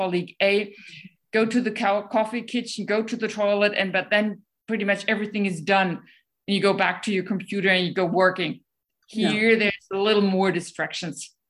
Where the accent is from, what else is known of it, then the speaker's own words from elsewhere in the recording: Germany; English is a second language; now in Sweden; Germany, I was kicked out of children's choir for singing so bad. And here the Swedes, even with my accent, with my not speaking any Swedish, they let me practice with them.